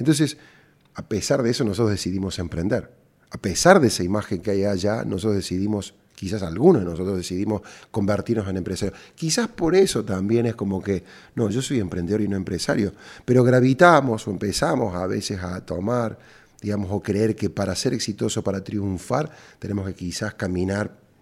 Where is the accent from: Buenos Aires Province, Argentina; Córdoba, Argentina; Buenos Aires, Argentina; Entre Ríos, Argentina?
Córdoba, Argentina; cordobés y emprendedor.